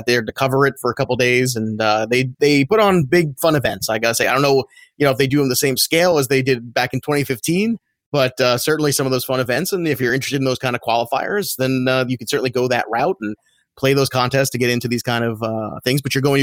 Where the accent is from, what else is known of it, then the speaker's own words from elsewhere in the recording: New York City, New York, United States; But as a New Yorker, I've been to the parade one time as a kid.